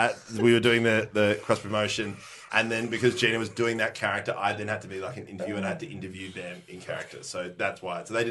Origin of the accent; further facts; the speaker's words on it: Netherlands; I am from Holland.